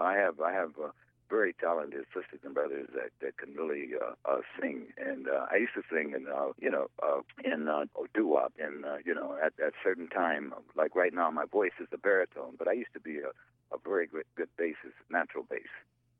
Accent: Monrovia, California, United States; I grew up in the Monrovia, California, is in Los Angeles County, and I grew up there up until probably around my 20 years.

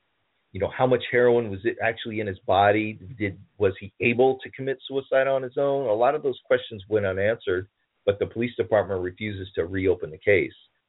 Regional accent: San Francisco, California, United States; now in Hayward, United States; I'm located in the Bay Area, California. Hayward to be exact, but I'm actually from San Francisco. Yes, born and raised.

